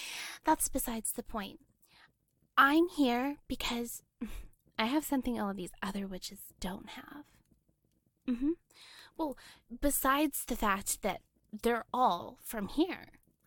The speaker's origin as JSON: {"language": "English", "country": "United States", "said": "I come from America. I graduated from Illinois last year, and I am raring to go."}